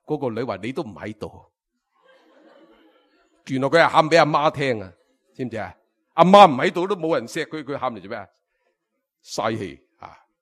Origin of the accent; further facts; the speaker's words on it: China; 所以你知道我哋中国人讲咩？